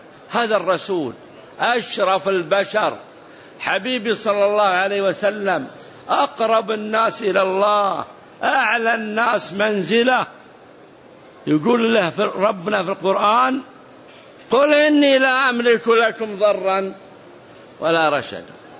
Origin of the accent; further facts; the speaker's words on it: Riyadh, Riyadh Province, Saudi Arabia; واحد عندنا في الرياض أعطاه صاحبه قرض فجحده